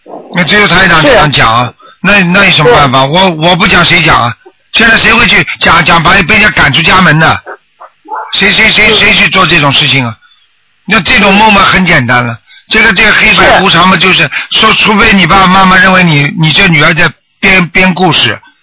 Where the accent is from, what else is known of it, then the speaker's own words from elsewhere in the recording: China; 我们中国人有句话，对不对啊？